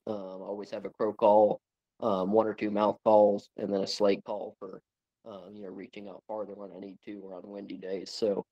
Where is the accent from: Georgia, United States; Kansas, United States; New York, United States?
Georgia, United States; Yeah, so I'm from North Georgia, about an hour and a half, 2 hours north of Atlanta, so Southern Appalachian Mountains. And growing up, all we did was deer hunt and squirrel hunt.